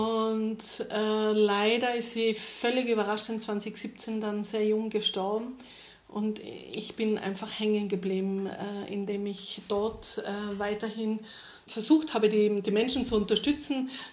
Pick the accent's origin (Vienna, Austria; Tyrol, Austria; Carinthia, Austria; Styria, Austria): Tyrol, Austria; Als Tirolerin muss ich Knödel sagen.